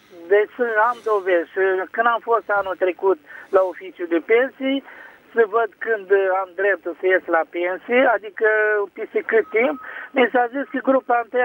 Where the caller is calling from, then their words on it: Bacău, Bacău County, Romania; sunt din Bacău.